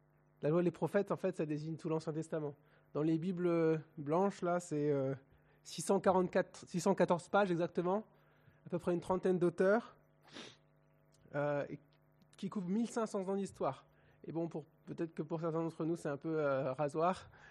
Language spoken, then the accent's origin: French; Hauts-de-France, France; Je viens du Nord. On dit que dans le Nord, on a le soleil dans le cœur parce qu'il fait tout le temps gris.